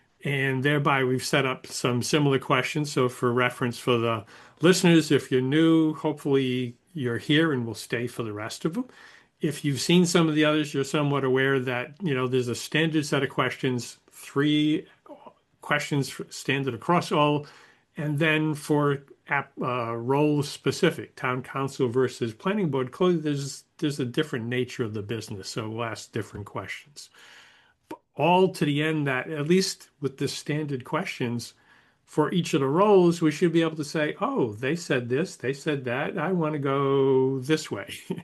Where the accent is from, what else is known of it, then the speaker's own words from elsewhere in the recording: Rhode Island, United States; now in Massachusetts, United States; it was like, okay, this is almost home because I grew up in Rhode Island.